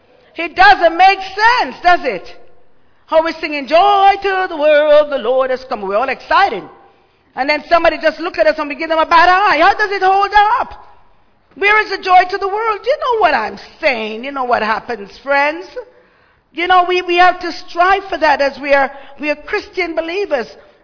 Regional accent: Jamaica; And you know, I'm from Jamaica. The car's always breaking down in the Caribbean.

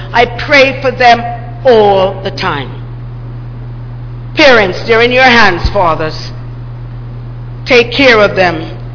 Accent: Jamaica; I'm from Jamaica. It's growing there wild.

